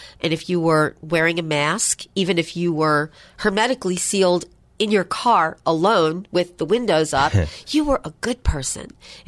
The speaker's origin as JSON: {"language": "English", "town": "Baltimore", "region": "Maryland", "country": "United States", "tie": "born there", "said": "I was born in Baltimore, even though I didn't stay there very long."}